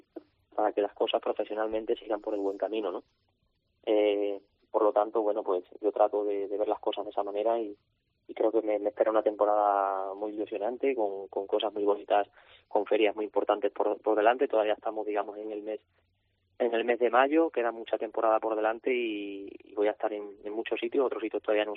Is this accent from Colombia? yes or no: no; Cáceres, Extremadura, Spain; aunque antes toreo en mi tierra, en Cáceres, el día 2 de junio